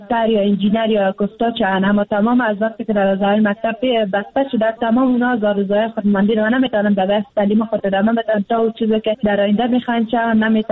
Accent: Afghanistan; ما از افغانستان هستیم، افغان هستیم.

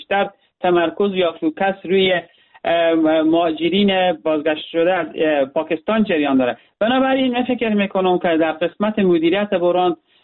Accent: Herat, Afghanistan; جا دارم به عنوان یک هراتی قدردان دید انسانی همه مردم افغانستان باشند

